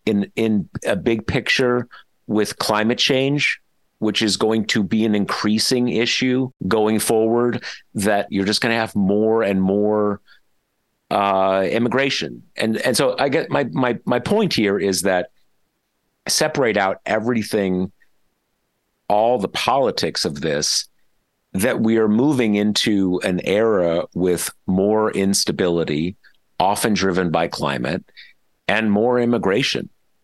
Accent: California, United States; I grew up in Southern California.

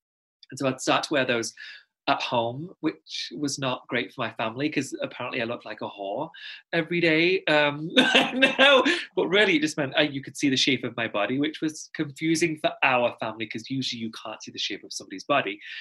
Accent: Pakistan; I'm Muslim. And I'm Pakistani, and if, not to sound condescending, a lot of people don't know where it is, so I'm just going to tell you, it neighbors India.

